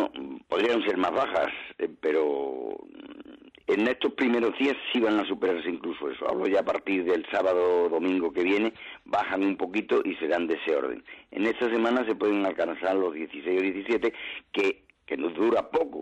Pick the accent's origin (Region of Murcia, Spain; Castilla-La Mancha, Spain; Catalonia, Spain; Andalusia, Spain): Andalusia, Spain; he estado yo en el sur, que es mi tierra, sí. en Andalucía